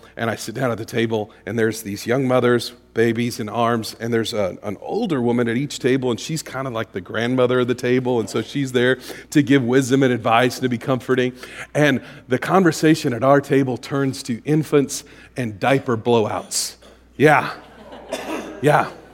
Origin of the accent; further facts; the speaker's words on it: the South, United States; And I was raised right in the South.